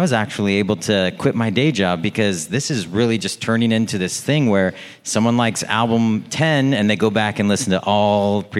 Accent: Portland, Oregon, United States; And I've experienced it playing in Portland, Oregon, my hometown, with various bands.

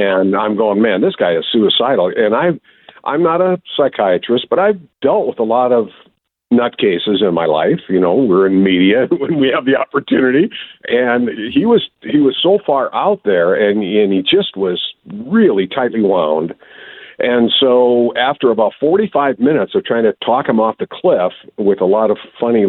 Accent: Wisconsin, United States; I could tell from his accent, he was from Wisconsin. I'm from Wisconsin. His accent was stronger than mine.

